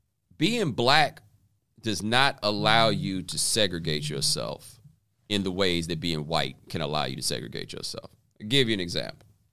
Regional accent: Houston, Texas, United States; also born or lived in Waller; People are like, you're not from Houston. No, I grew up in Houston. The address says Houston, but my parents taught at Prairie View when I was growing up, and I went to school in the next town over, which is called Waller

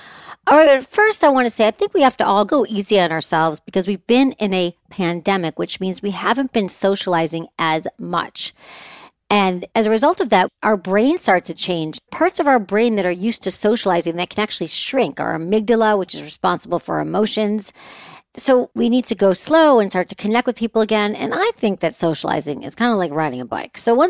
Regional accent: Michigan, United States; I grew up in Michigan as well. I never heard anybody talking about it.

